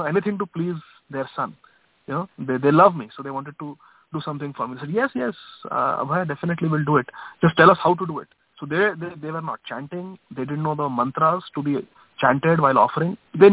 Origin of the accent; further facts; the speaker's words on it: Akola, Maharashtra, India; English is a second language; there is a train, Gitanjali Express, it goes from Bombay to Howrah, Calcutta. And it passes through my hometown, Akola. And Akola station comes early in the morning at 6 o'clock.